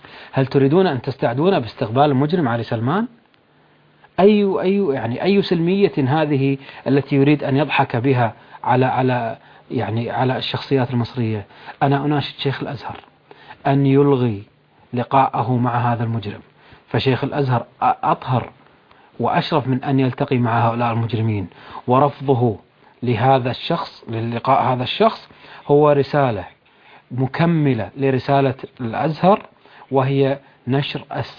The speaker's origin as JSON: {"language": "Arabic", "country": "Kuwait", "said": "وأنا كويتي أقول هذا الكلام، نحن شعب الخليج شعب واحد ونسبنا واحد ودمنا واحد وأصولنا واحدة وكلنا أشقاء"}